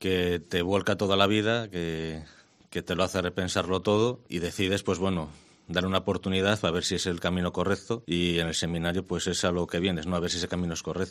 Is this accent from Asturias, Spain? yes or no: yes; Oviedo, Asturias, Spain; Sí, soy de aquí de Oviedo, sí.